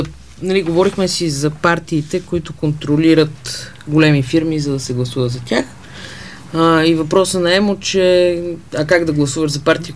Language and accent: Bulgarian; Haskovo, Haskovo Province, Bulgaria; аз съм от Хасково и си ходих сега за Великден да видя семейството ми.